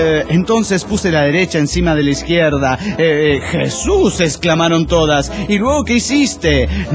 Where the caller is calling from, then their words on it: Calchaquí, Argentina; de Calchaquí, Argentina.